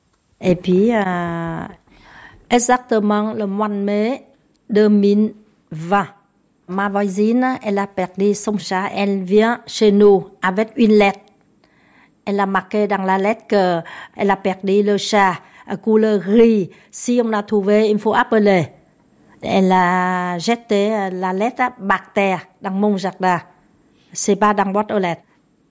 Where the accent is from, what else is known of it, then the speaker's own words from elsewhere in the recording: France; j'habite à Saint-André-le-Gaz. Je suis français, d'origine asiatique, d'origine vietnamienne.